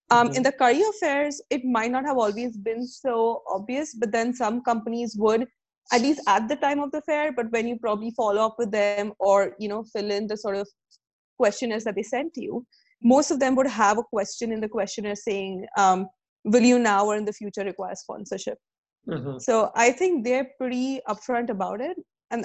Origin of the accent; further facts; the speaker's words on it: Mumbai, Maharashtra, India; So I'm originally from Mumbai in India, and there the job search process is very different